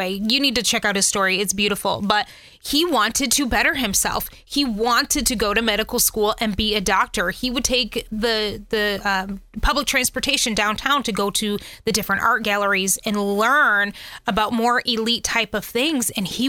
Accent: United States; that was a complete culture shock to me because here I am from America.

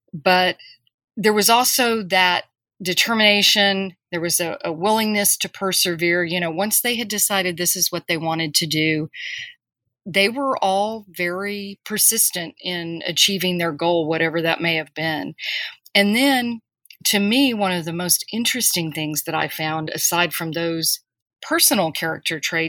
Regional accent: Corpus Christi, Texas, United States; I grew up in Corpus Christi, Texas, which is on the coast.

